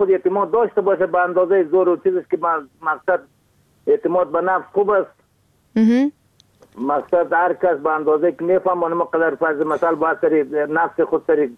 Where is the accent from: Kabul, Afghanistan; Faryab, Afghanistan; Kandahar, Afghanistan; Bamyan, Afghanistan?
Bamyan, Afghanistan; از ولسوالی که همرد و قریه یاجر ولایت ما بامیان سیرن در قریه قاغور زندگی میکنم.